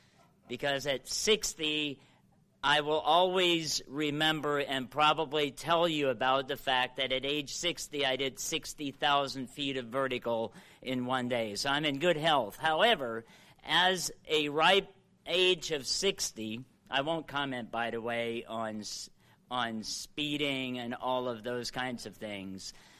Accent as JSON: {"language": "English", "town": "New Bedford", "region": "Ohio", "country": "United States", "tie": "born or raised there", "said": "because I grew up in New Bedford, Ohio"}